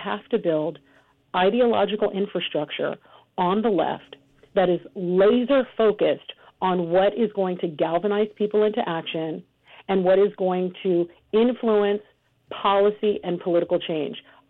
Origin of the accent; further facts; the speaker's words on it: California, United States; I alluded to before that I'm from California.